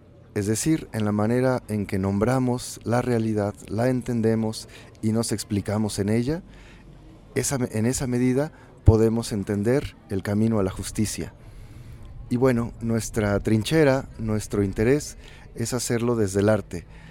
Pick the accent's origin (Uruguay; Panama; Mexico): Mexico; Mexico City; Soy artista visual y vengo de la Ciudad de México.